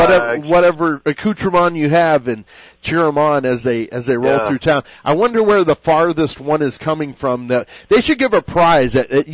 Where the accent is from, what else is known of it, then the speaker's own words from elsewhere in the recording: United States; As an American, what's up with that?